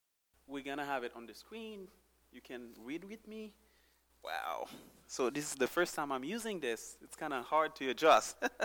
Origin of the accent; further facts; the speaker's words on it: Haiti; I'm from Haiti, by the way. So in Haiti, we have that joy.